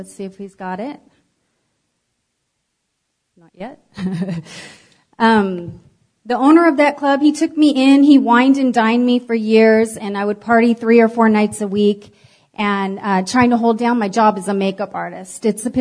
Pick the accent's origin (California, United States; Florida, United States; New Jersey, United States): California, United States; San Francisco; So I am from San Francisco, grew up in California.